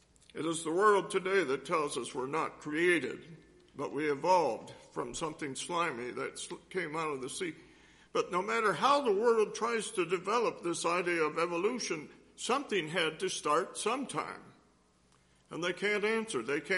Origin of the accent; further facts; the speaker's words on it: Michigan, United States; Back in my home state of Michigan